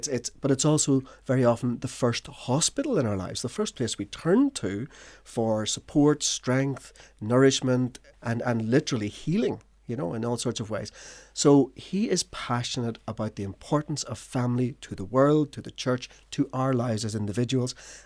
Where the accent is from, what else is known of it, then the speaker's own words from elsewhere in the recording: Ireland; we are Irish, we are welcoming and hospitable people